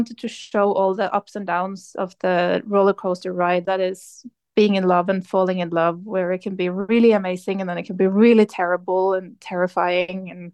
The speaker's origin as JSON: {"language": "English", "country": "Norway", "said": "my home country, in Norway"}